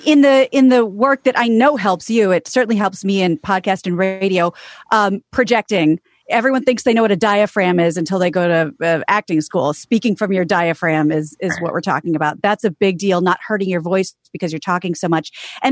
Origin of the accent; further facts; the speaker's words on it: Kansas, United States; Honey, I grew up in Kansas.